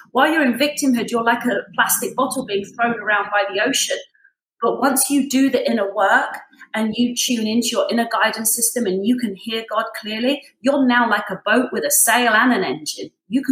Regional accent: England, United Kingdom; now in United States; I'm from England. And so it does mean that I have a little bit of a different technique. I didn't grow up in the South in America.

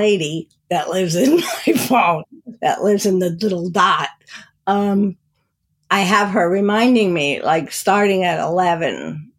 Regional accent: New Jersey, United States; I grew up in New Jersey. Yeah, I know it well.

